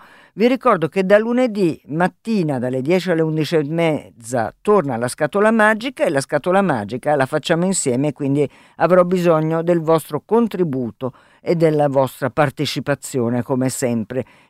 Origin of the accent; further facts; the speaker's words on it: Southern Italy, Italy; also born or lived in Amalfi Coast / Stromboli; io sono terrona e ho vissuto la mia infanzia al mare